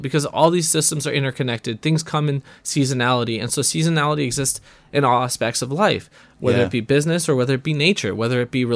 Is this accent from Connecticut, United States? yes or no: no; Milwaukee, Wisconsin, United States; Yeah, man, I'm from Milwaukee.